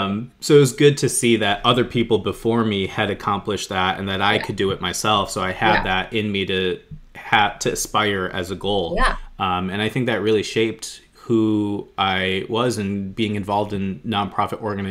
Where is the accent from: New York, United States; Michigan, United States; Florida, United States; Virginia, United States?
Michigan, United States; Livonia; growing up in Michigan, we lived in the city of Livonia, which was once dubbed the whitest city in the United States.